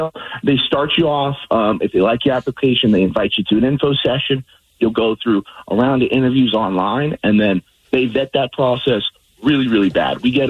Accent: Georgia, United States; both of us are from the East Coast as well. I'm from Georgia.

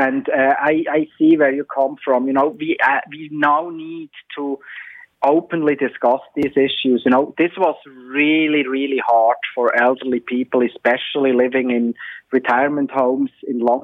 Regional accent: Switzerland; This was much worse, you know, in some European countries, including my home country, Switzerland.

